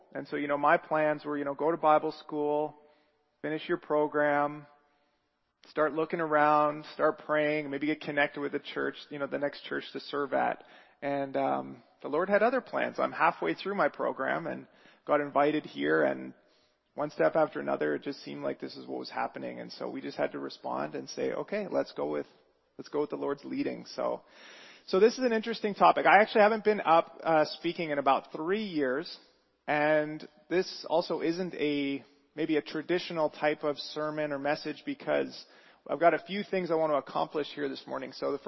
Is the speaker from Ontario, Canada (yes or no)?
yes; Burlington, Ontario, Canada; also born or lived in Hamilton / Sarnia; I was born and raised in Burlington, Ontario, and I ended up moving to Sarnia to be closer to my dad and my stepmom, which is another part of southern Ontario.